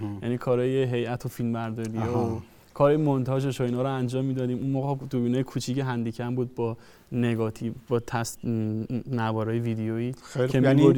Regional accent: Qazvin, Iran; نرم افزارشون هم تو شهر خودمون شهر قزوین شروع کردیم، آروم آروم یاد گرفتن. برای سال 90 من تو قزوین دفتر فیلمسازی زدم.

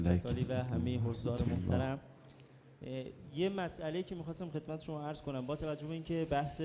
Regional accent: Qazvin, Iran; سازمان تبلیغات شهر خودمون شرکت کرده بودم. کجا؟ قزوین.

